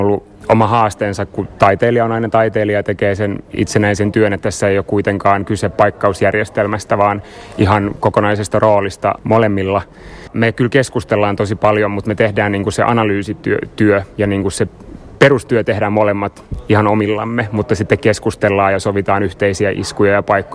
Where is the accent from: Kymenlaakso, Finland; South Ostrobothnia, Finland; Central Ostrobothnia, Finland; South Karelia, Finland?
South Ostrobothnia, Finland; Kauhajoki; mä oon kotoisin Kauhajoelta, synnyin siellä unkarilaiseen perheeseen ja siellä sitten mä oon pääosin kasvanut. Meillä on ollut tosiaan semmoinen tausta, että Unkari oli tosi vahvasti läsnä perhe-elämää ja kieli ja kulttuuri.